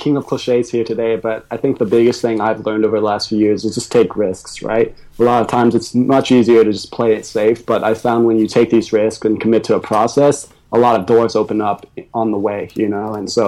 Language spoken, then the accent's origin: English; Texas, United States; Growing up in Texas.